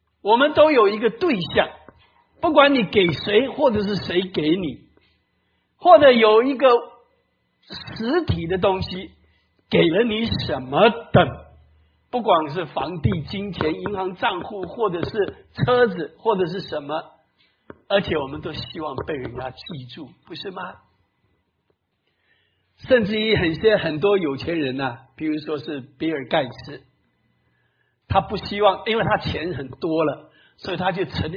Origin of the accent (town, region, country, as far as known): China